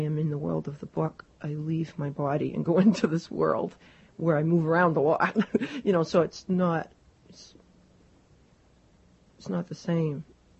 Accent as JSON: {"language": "English", "region": "Maine", "country": "United States", "tie": "born or raised there", "said": "Well, I grew up in one of the richest towns in the state of Maine"}